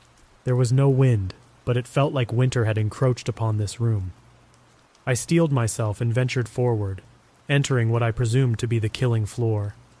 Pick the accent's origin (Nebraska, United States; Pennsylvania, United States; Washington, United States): Nebraska, United States; Omaha; Growing up in Omaha, I often heard tales of South Omaha's past